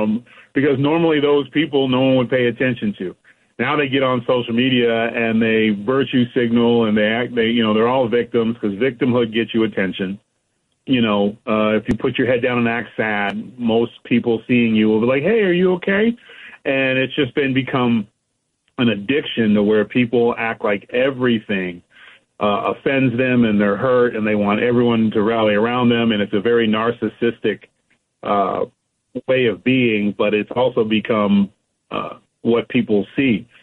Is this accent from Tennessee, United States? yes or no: no; California, United States; And I grew up in California, so I was like, you filled up all of them?